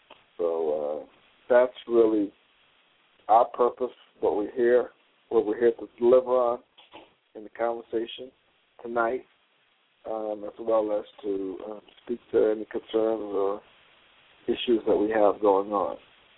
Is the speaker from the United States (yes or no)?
yes; New York City, New York, United States; I am from New York City, Jamaica, Queens